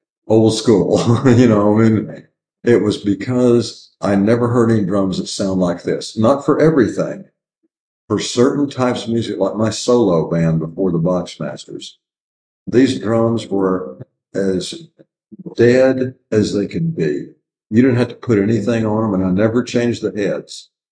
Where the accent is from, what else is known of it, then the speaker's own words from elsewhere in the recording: Malvern, United States; Bucky played with a band called … in my hometown there in Malvern